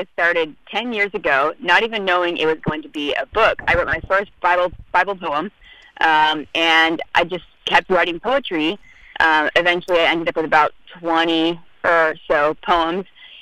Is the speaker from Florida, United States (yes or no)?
no; Tulsa, Oklahoma, United States; Tulsa, Oklahoma.